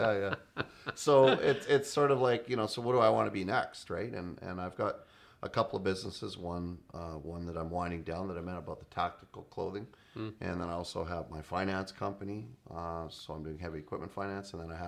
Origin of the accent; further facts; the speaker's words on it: Canada; And my concern as a Canadian is, you know, I grew up in a free enterprise environment